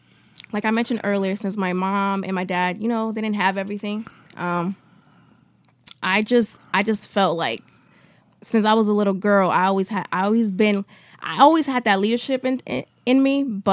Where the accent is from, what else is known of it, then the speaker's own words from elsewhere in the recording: Bridgeport, Connecticut, United States; Just because when my parents came, from Dominican Republic, I was born here.